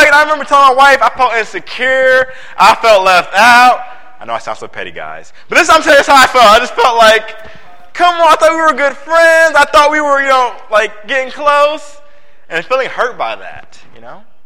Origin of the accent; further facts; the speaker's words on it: Virginia, United States; moved away as an adult; now in Indianapolis, United States; You know, I grew up in Virginia, was there for all my life. I moved to Indiana in July with my wife to lead the Youth and Family Ministry in Indianapolis.